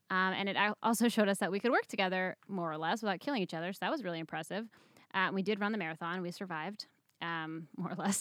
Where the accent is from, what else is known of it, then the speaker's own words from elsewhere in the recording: Fair Lawn, New Jersey, United States; now in Israel; We are from Fairlawn, New Jersey, which is a nice little suburban town outside of New York, where the grass is always green and the sun always shines. And we made Aliyah